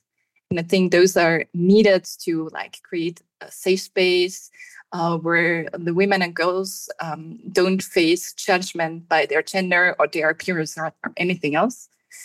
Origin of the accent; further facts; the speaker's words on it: Austria; I am from Austria